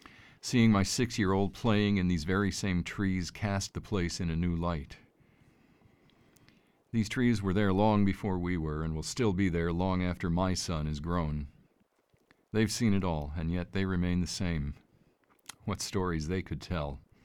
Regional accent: Mill Valley, California, United States; now in State College, United States; I grew up in Mill Valley, California, which is a funky town surrounded by beautiful redwood trees. Now I live in State College with my wife and son.

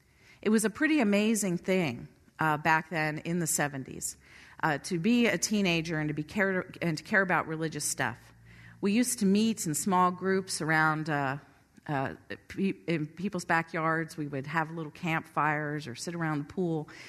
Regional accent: Scottsdale, Arizona, United States; But growing up in Scottsdale, Arizona as a teenager, I joined a church called Scottsdale Bible Church.

